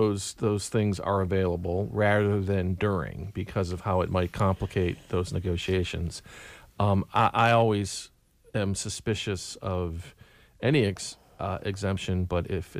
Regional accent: Ohio, United States; now in Georgia, United States; I came here from Ohio, and I think Georgia has better open records laws than a lot of states

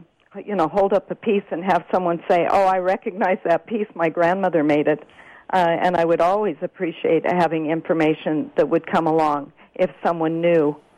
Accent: Gallup, New Mexico, United States; about my childhood, about growing up in Gallup, New Mexico, and the impact that that had on me

